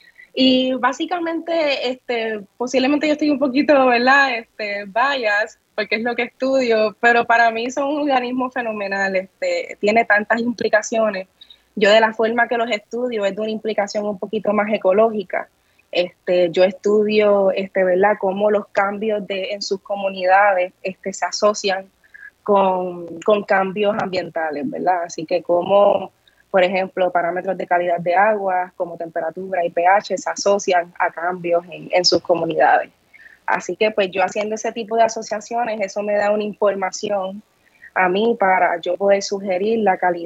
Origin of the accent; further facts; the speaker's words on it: Carolina, Puerto Rico; Soy de Carolina, Puerto Rico, realmente.